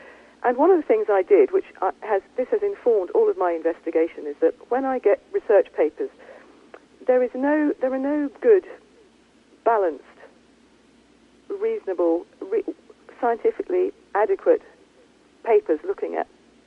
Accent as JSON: {"language": "English", "country": "Ireland", "said": "But I'm Irish, and so we understand about the downtrodden."}